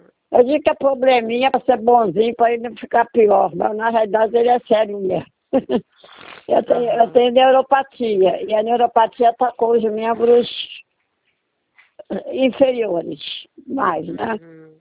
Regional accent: Rio de Janeiro, Brazil; eu sou do Rio. Sou do Rio.

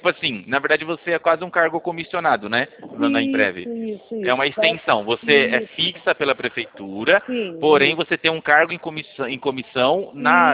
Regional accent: Rio Claro, São Paulo, Brazil

